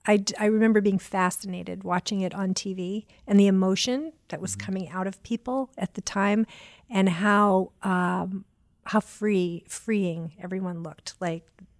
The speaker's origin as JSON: {"language": "English", "town": "Auburn", "region": "Maine", "country": "United States", "tie": "born or raised there", "said": "I grew up in Auburn, Maine."}